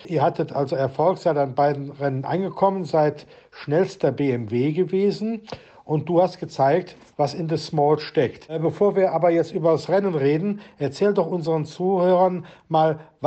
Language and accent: German; Rhineland, Germany; Als Rheinländer war mir das schon klar.